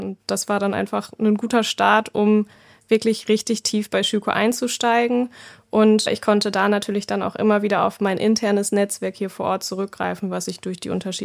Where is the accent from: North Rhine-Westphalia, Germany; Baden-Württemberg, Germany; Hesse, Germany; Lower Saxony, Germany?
North Rhine-Westphalia, Germany; Paderborn; ich bin 32 Jahre alt, komme gebürtig aus Paderborn und lebe da auch.